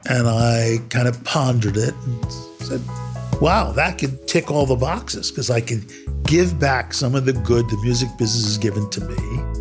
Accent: New York City, New York, United States; I grew up in the Bronx, New York City.

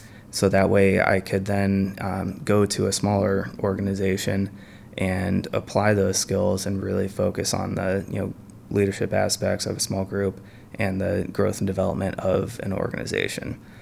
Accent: Powell, Ohio, United States; I was born and raised in Columbus, Ohio. Actually, I'm born and raised in Powell, just kind of north of Columbus, just outside of the outer belt.

